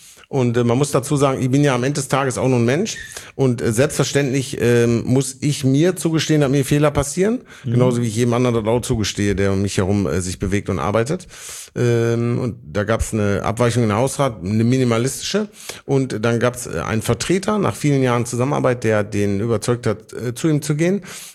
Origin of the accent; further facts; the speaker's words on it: Oberhausen, North Rhine-Westphalia, Germany; ich komme aus Oberhausen, ich kenne Oberhausen genauso gut wie Bottrop